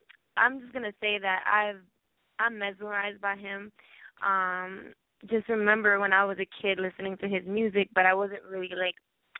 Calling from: Queens, New York, United States; I'm calling from Queens.

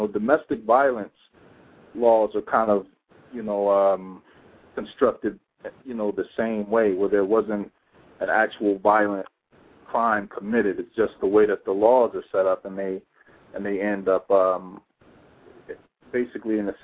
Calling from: Ohio, United States; I'm from Ohio.

